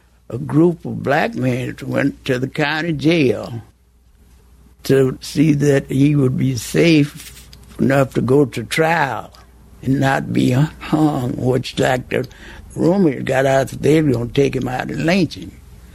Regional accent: Medill, Oklahoma, United States; born there; I was born in Medill, Oklahoma.

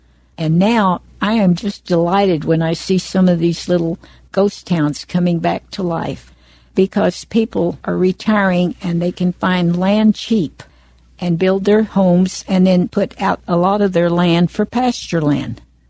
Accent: Kansas, United States; I loved history, but I couldn't teach Oklahoma history because I'm from Kansas.

